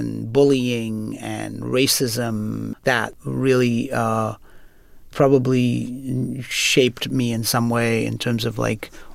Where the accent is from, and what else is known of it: Bradford, Yorkshire and the Humber, United Kingdom; born or raised there; now in United States